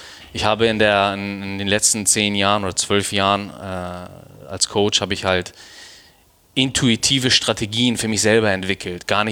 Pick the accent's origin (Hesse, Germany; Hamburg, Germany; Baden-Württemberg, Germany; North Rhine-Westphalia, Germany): Hamburg, Germany; hier aufgewachsen ist. So, und das müssten die Leute da draußen auch verstehen. So, ich sehe mich als Deutscher. Klar, mein Ursprung ist der Iran.